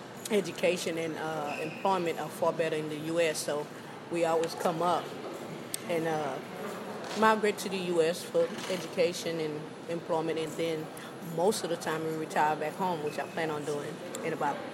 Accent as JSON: {"language": "English", "country": "St. Lucia", "tie": "born or raised there", "also_born_or_lived": "St. Croix, US Virgin Islands", "moved": "yes", "lives_now": "Houston, United States", "said": "Well, I was originally born in the U.S. Virgin Islands of St. Croix and grew up in the beautiful island home of St. Lucia."}